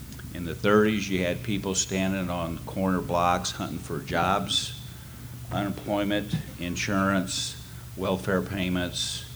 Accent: Texas, United States; Actually, I'm a Texan, I ride bulls.

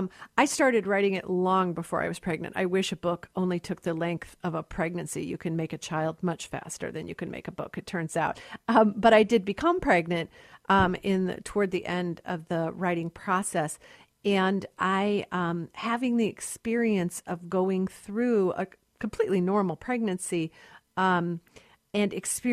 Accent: United States; incomprehensible to me as a woman, as a lawyer, as an American.

